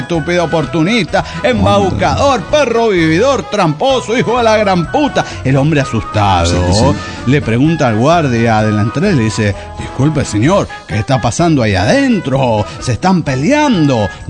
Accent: Reynosa, Tamaulipas, Mexico; de Reynosa, Tamaulipas.

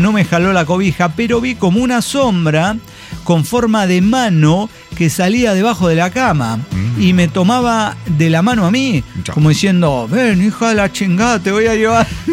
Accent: Hermosillo, Sonora, Mexico; now in Germany; desde Alemania, soy originaria de Hermosillo, Sonora, México

